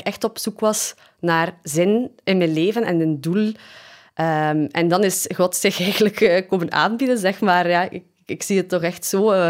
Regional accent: Flanders, Belgium; now in Mechelen, Belgium; We zijn allebei afkomstig uit West-Vlaanderen en we wonen momenteel in Mechelen.

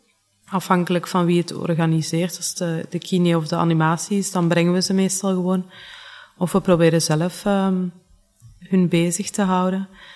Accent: Scherpenheuvel, Flanders, Belgium; ben 31 jaar en ik ben hier zorgkundige in Keijof. En ik kom van Scherpenheuvel, dus dat is wel een eindje.

